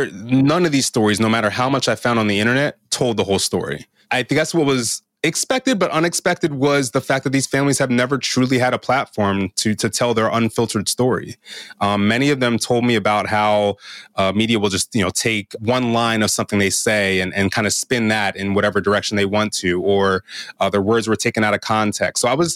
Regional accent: New York, United States; I said, "I'm here from New York."

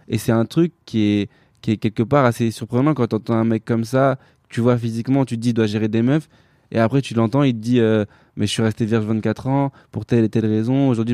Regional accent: France; born there; parce que moi je suis né en France, je suis français avant tout.

